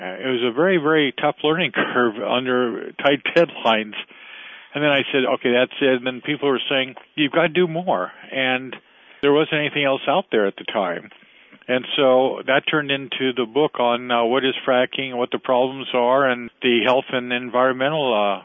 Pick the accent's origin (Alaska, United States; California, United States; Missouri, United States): California, United States; you know, I'm a Californian, and I used to think, you know, well, it's up in the Pacific Northwest and in Canada.